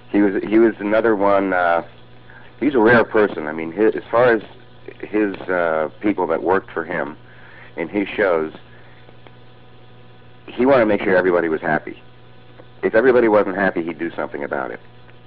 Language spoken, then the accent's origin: English; New York, United States; born there; I was born in New York. I was studying piano. I was 7 years old. My father was working for the railroad, and he had an accident and was basically incapacitated for several years.